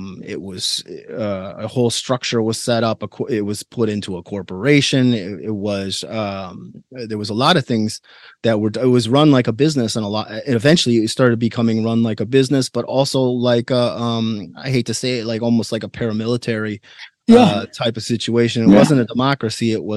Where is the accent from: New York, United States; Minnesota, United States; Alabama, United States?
Minnesota, United States; Rural Minnesota.